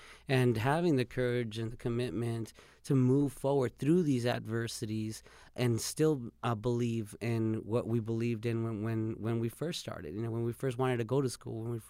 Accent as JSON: {"language": "English", "country": "Mexico", "said": "told him I was from Mexico"}